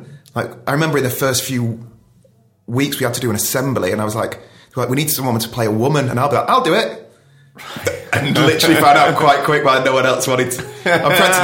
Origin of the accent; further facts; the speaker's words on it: Ashton-under-Lyne, North West England, United Kingdom; So I grew up in Ashton, Tameside.